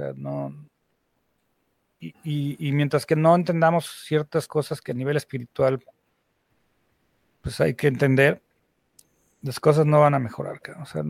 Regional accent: Mexico; tendríamos que poder seguir siendo mexicanos

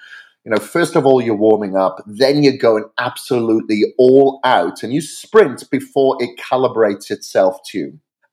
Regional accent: Wales, United Kingdom; now in Boise, United States; I'm from Wales originally, and I'm here in Boise, Idaho

